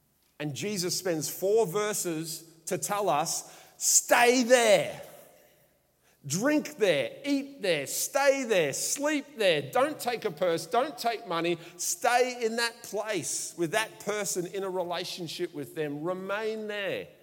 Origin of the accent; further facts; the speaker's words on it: Australia; I'm an Aussie male. I struggle to handle the emotion.